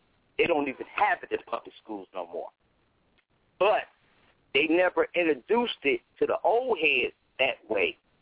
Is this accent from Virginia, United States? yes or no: no; Cleveland, Ohio, United States; Now when I grew up in Cleveland, we used to have this class called Think.